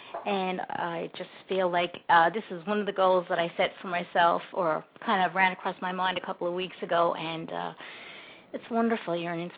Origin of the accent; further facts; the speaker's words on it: Newfoundland and Labrador, Canada; now in Brattleboro, United States; I've been living in Vermont for 5 years, but I'm originally from Newfoundland in Canada.